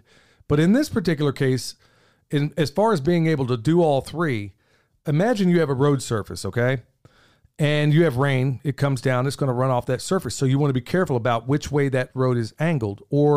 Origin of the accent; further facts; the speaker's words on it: Oklahoma, United States; Now, there are certain places like where I grew up in Oklahoma, nobody has a basement